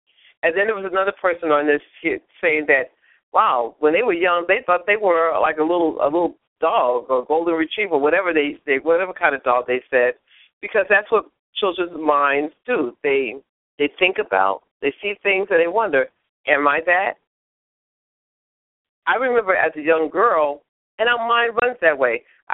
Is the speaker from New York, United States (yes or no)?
yes; New York, United States; When I was growing up in New York, I lived in the project